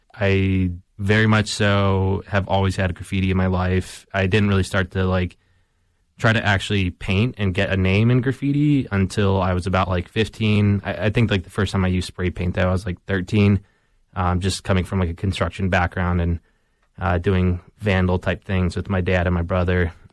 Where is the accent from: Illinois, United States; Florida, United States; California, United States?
Illinois, United States; Chicago; I'm originally from Southwest Side Chicago. I grew up painting there and just like seeing like graffiti everywhere I was from, because the neighborhood I'm from is Pilsen